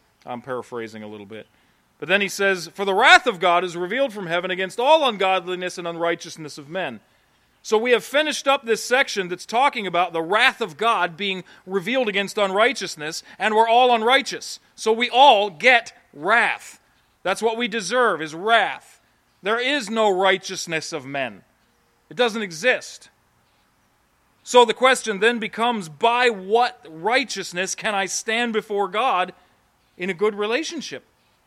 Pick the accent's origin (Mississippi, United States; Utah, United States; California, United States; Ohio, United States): Ohio, United States; I grew up near Cleveland, Ohio, and you could say Cleveland winning the Super Bowl.